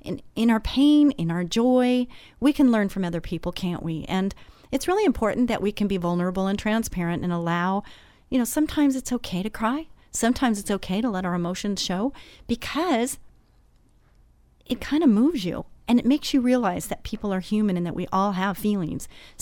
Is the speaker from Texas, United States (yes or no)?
yes; Texas, United States; I'm Texan.